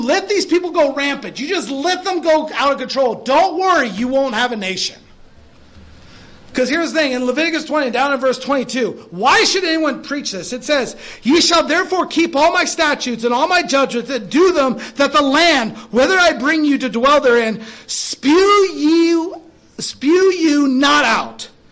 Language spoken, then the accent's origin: English; United States; I'm American, maybe third or out there. I'm a father, I live in America.